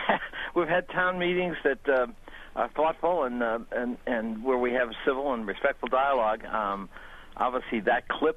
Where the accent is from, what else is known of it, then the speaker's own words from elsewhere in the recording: Boston, Massachusetts, United States; Well, you know, I grew up in Boston